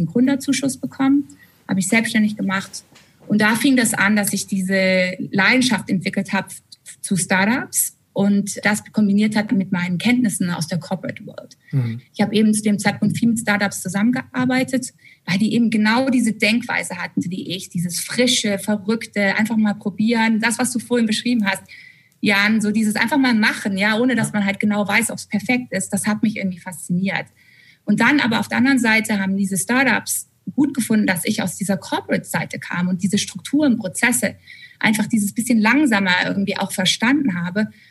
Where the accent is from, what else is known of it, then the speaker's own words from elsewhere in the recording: Germany; Und ich als Deutsche bei Airbnb